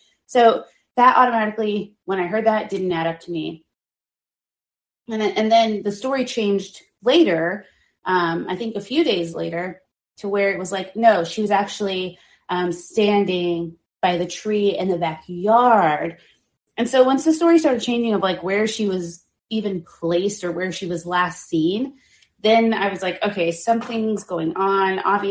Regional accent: Texas, United States; as a Texan, I already called bullshit because I was like, yeah, right, dude, coyotes.

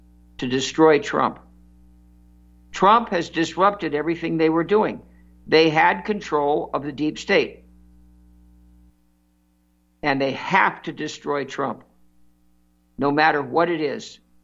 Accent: Santa Monica, California, United States; I grew up in Santa Monica. Santa Monica last night, out of control.

